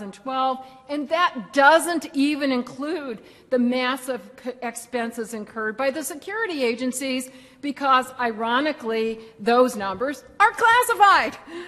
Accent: New York, United States; I want to tell you a light story as a New Yorker who is delighted to be here in Florida.

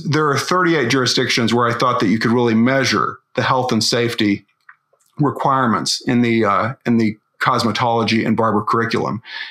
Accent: Arkansas, United States; In my home state of Arkansas, cosmetologists have to endure 50 hours of training in courtesy and neatness and professional attitude.

